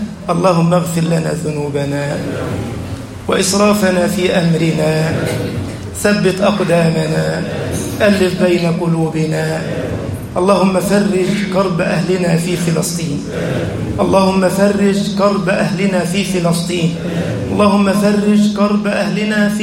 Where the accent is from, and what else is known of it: Egypt